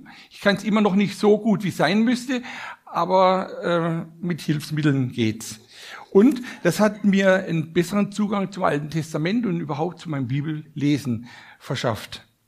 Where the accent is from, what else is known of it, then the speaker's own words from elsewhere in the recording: Baden-Württemberg, Germany; Aufgewachsen bin ich in Süden Deutschlands, in Baden-Württemberg.